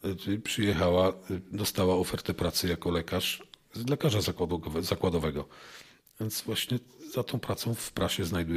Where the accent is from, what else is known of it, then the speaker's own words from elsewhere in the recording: Opole Voivodeship, Poland; ci autochtoni, aborygenin, my, Ślązacy, a z drugiej strony też przyjezdni ludzie. Więc ja na przykład sam jestem tak zwanym krojcungiem, czyli efektem miłości